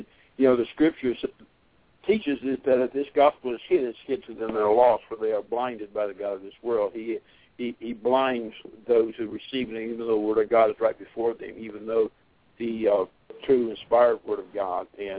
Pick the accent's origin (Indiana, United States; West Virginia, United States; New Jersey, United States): Indiana, United States; I'm originally from Indiana, and my wife is from here.